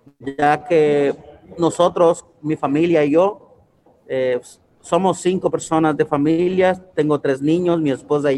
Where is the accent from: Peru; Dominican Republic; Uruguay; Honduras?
Honduras; moved away as an adult; now in United States; yo soy emigrante hondureño y estoy aquí hace 7 años y he sido trabajador agrícola cuando acababa de venir de Honduras